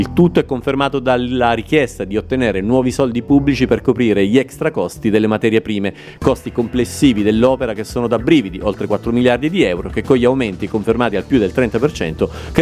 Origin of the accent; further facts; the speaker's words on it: Venice, Veneto, Italy; Da veneziano ho vissuto evolversi il fenomeno del turismo nella mia città. Da ragazzino era una cosa curiosa e simpatica